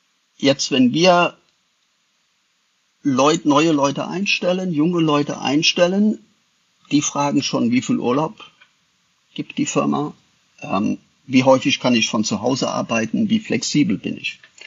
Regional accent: North Rhine-Westphalia, Germany; Ich komme aus dem Rheinland. Rheinländer sind meistens sehr offen, gehen freudig auf Menschen zu, versuchen zu netzwerken.

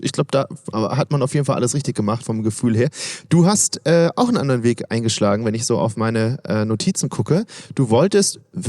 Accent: Baden-Württemberg, Germany; auch ich komme aus Schwaben

